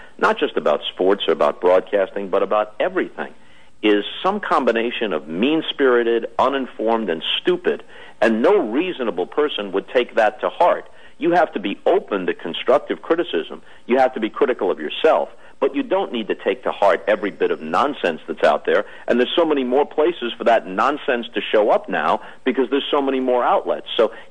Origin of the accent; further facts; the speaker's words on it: New York, United States; Well, it's a good question, because that was a perfect place for a kid who was interested in bro